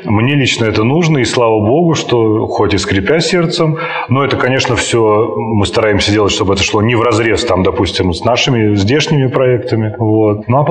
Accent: Moscow, Russia; now in Saint Petersburg, Russia; ну, я же сам москвич, и мне теперь добираться из Питера в Москву намного стало быстрее и проще.

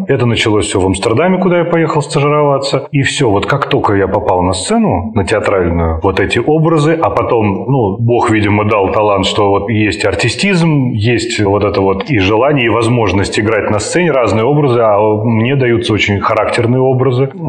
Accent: Moscow, Russia; now in Saint Petersburg, Russia; ну, я же сам москвич, и мне теперь добираться из Питера в Москву намного стало быстрее и проще.

